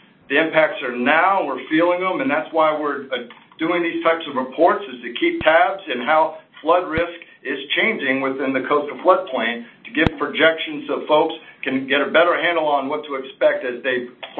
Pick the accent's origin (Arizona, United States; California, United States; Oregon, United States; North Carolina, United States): North Carolina, United States; So I'm actually from North Carolina, so I recognize the fact that it's very low-lying and flat as you get down in the coastal plain